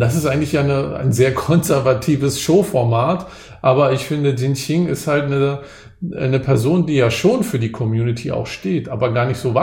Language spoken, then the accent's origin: German; East Germany, Germany; born there; ich wurde ja in der DDR geboren